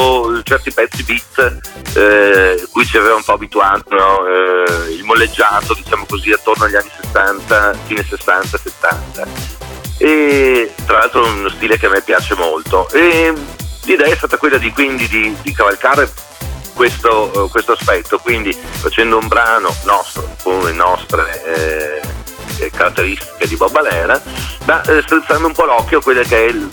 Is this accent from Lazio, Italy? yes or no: no; Cittadella, Veneto, Italy; qui in zona noi siamo veneti, Cittadella, che è in provincia di Padova, okay, di base, perché poi comunque siamo non tutti da Cittadella, ma da paesi limitrofi